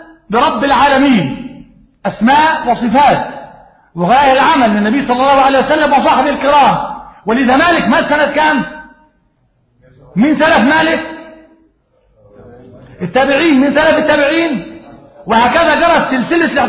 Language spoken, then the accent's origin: Arabic; Egypt; ما احنا مصريين